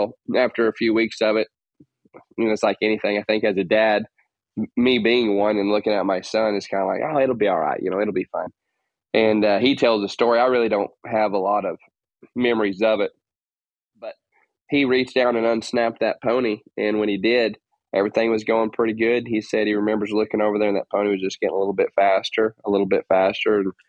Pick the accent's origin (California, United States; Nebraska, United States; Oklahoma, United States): Oklahoma, United States; born there; also born or lived in Arkansas; So I was born in Oklahoma.